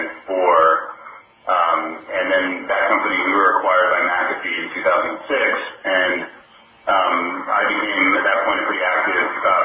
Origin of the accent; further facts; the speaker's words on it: Ohio, United States; moved away; also born or lived in New York; So I'm originally from Ohio, and I moved to New York, and I was a computer programmer.